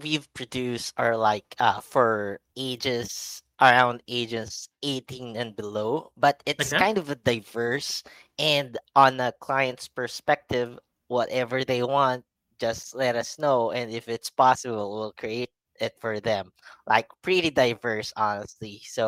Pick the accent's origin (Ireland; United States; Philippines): Philippines; So I'm from the Philippines, and initially I was working on like a VPN company